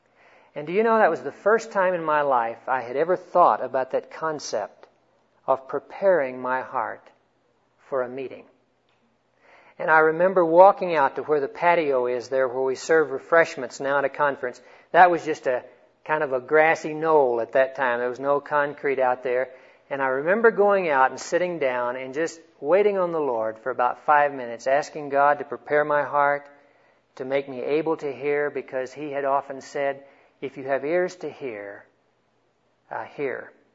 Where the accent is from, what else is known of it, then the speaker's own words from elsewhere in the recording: Oklahoma, United States; also born or lived in Texas; even though I'm a Texan by birth, I went to school 12 years in Oklahoma, so I'm your an adopted brother.